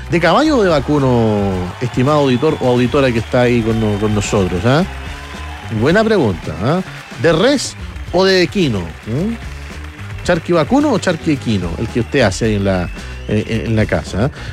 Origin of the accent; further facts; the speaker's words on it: Arica, Arica y Parinacota, Chile; soy de Arica y tenemos tomates para exportar a Chile y otros países.